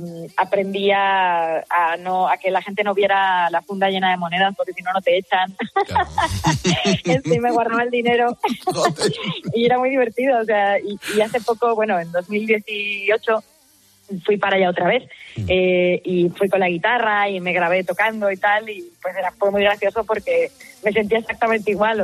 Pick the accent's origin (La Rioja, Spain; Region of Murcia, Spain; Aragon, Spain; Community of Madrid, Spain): Community of Madrid, Spain; Las Rozas; agarré la guitarra y empecé tocando por los parques de mi pueblo, ahí en Las Rozas.